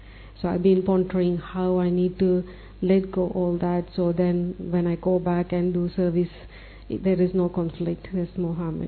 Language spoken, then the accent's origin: English; Melbourne, Victoria, Australia; from Australia, Melbourne.